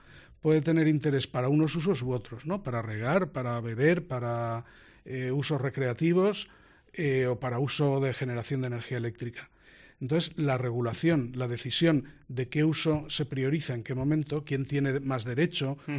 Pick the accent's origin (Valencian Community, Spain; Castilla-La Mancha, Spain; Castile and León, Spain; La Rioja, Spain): Valencian Community, Spain; Valencia; born there; porque yo que nací en Valencia, y esto del Tribunal de las Aguas es graciosísimo